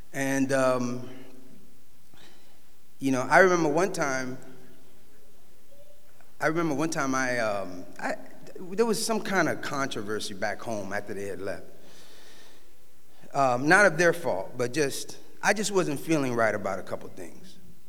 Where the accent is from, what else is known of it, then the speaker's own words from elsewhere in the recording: New York, United States; born there; And they took me to Harlem, Spanish Harlem specifically, where I was born. I'm African American and Puerto Rican.